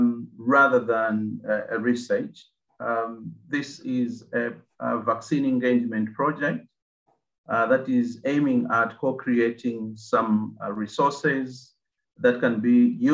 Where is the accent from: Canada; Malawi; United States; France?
Malawi; I'm from Malawi.